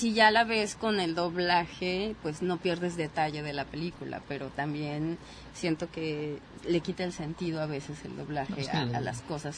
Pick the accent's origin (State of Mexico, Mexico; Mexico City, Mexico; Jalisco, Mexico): Mexico City, Mexico; Mira, pues tú y yo que venimos de la Ciudad de México